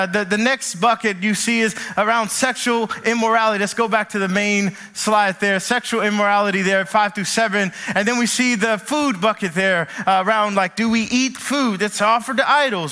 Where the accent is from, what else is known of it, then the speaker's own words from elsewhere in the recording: Kentucky, United States; I grew up in Kentucky around a bunch of chocolate folk who have no paradigm for camping.